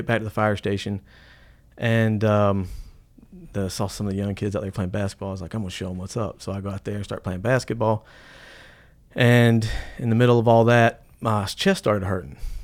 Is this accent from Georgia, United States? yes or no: yes; Fayetteville, Georgia, United States; also born or lived in Decatur; I was born in Decatur, Georgia.